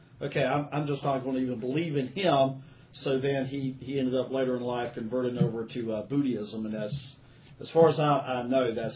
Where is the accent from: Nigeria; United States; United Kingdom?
United States; We're American. We're sovereign.